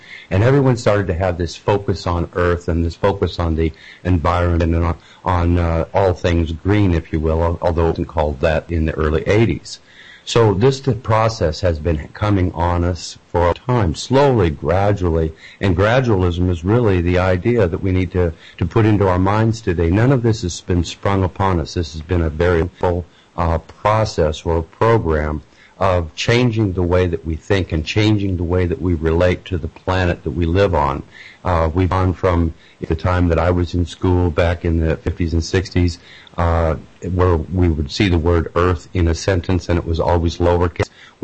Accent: Fairbanks, Alaska, United States; I'll just let the audience know that I grew up in Fairbanks, Alaska.

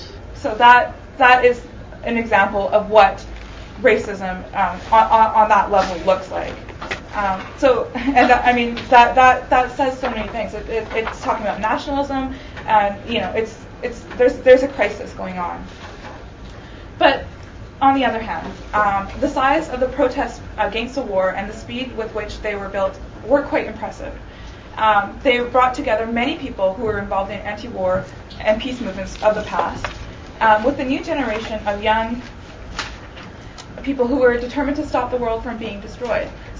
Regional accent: British Columbia, Canada; and local, I'm from British Columbia, so that's my local.

